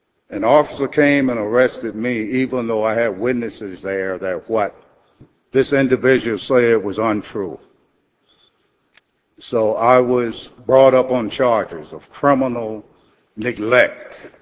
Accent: Mississippi, United States; I was born in Mississippi, so I grew up under the constricts of that decision that was made in Plessy versus Ferguson

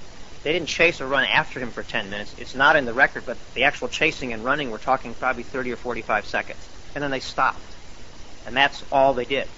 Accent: Madison, Wisconsin, United States; I'm from Madison.

